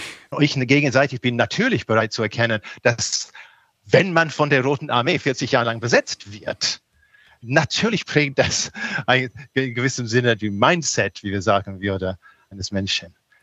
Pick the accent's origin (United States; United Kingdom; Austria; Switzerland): United Kingdom; England; German is a second language; was mir als Engländer ganz fremd war